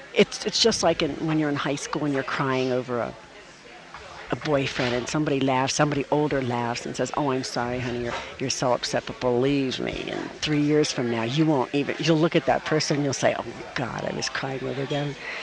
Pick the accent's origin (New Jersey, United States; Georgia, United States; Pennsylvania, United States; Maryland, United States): New Jersey, United States; I'm from South Jersey.